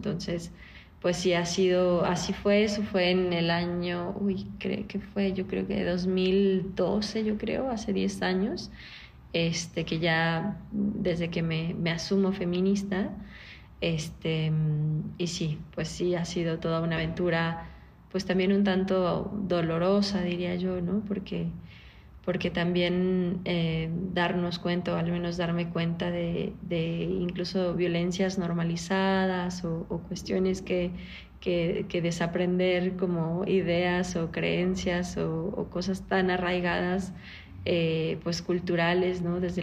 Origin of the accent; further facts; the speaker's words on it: León, Guanajuato, Mexico; yo soy pues originaria de Guanajuato, de León, Guanajuato, y como pues sabemos suele ser como más conservador, ¿no? Las personas en general, la población en Guanajuato es más conservadora o más de religión más católica, ¿no? Entonces, pues yo crecí con esa formación.